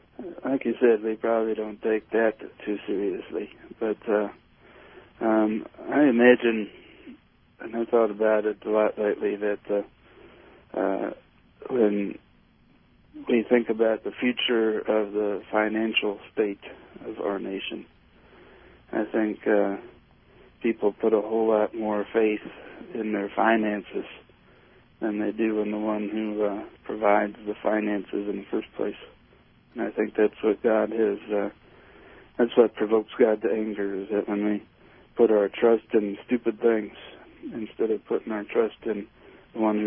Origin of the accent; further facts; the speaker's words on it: Minnesota, United States; also born or lived in Springfield, Illinois; now in Missouri, United States; I grew up in Minnesota, so.